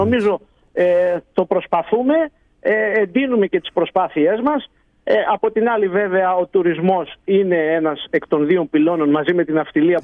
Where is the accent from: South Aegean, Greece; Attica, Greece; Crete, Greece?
South Aegean, Greece; Tinos; Γύρισα στον τόπο μου